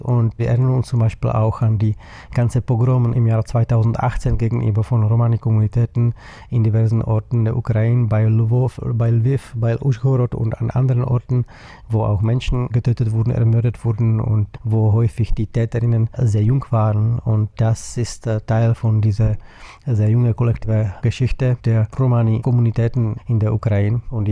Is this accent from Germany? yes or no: no; Czechia; Ich komme aus der Tschechischen Republik und ja, ich bin eine Person of Color